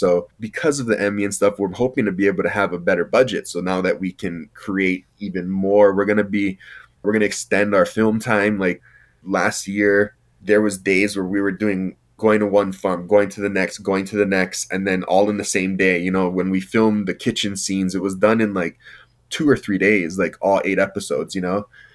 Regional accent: Waimea, Hawaii, United States; obviously born and raised in Waimea. My dad is Hawaiian.

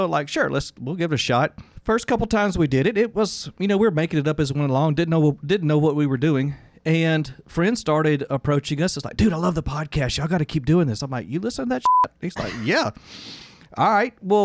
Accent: Mississippi, United States; See, when I grew up in Mississippi, we just called them rednecks.

